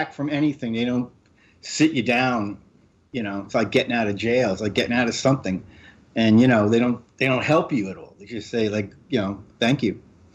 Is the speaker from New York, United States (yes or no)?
yes; New York, United States; I'm from New York. You know, my father was from Bensonhurst, my mom from Queens and Corona. So I stripped up upbringing, Italian-American upbringing. We had a pizzeria, so.